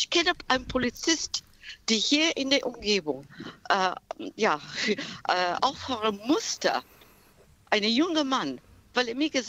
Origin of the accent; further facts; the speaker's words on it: England, United Kingdom; also born or lived in Ethiopia; Ich bin dunkelhautiger. Ich bin ursprünglich aus Äthiopien, aber ich bin Britin. Mhm. So, ich habe mein ganzes Leben in Britain gelebt. Ich bin Engländerin.